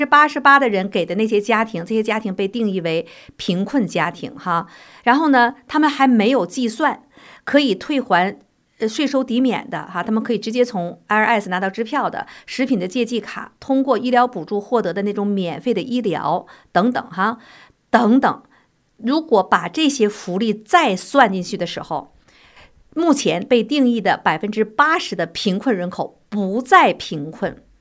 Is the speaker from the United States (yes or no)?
yes; United States; 有的时候美国的选举啊，我们美国人到底选举什么？